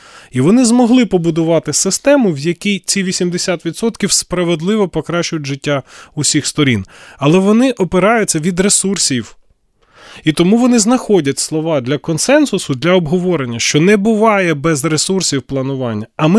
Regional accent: Kovel, Volyn Oblast, Ukraine; у мене в місті Ковеля, звідки я родом

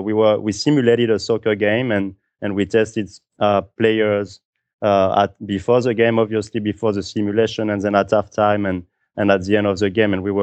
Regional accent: Auxerre, Bourgogne-Franche-Comté, France; English is a second language; moved away as an adult; So I grew up in France, born in Auxerre, in 2 hours away from Paris

